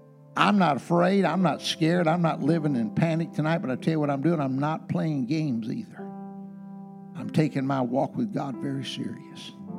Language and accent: English; Lansing, Michigan, United States; because I grew up around Lansing for a few years when I was a kid